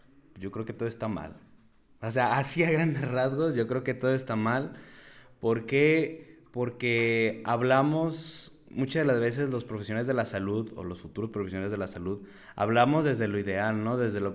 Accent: Mexico; somos mexicanos

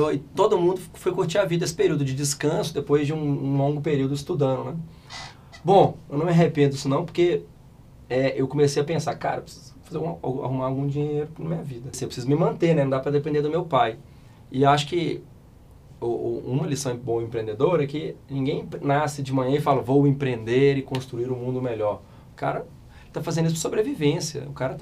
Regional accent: Belo Horizonte, Minas Gerais, Brazil; eu sou mineiro de Belo Horizonte. A gente, na verdade, eu não sou de Belo Horizonte, sou do interior, mas eu vim para Belo Horizonte muito cedo, né, com dias de vida. E eu nasci e cresci aqui no estado de Minas mesmo.

